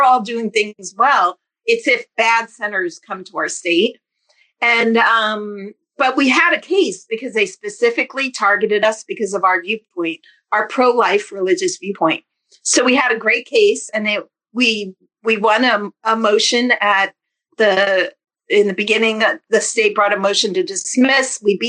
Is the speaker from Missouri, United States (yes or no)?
no; New Jersey, United States; And I am from New Jersey.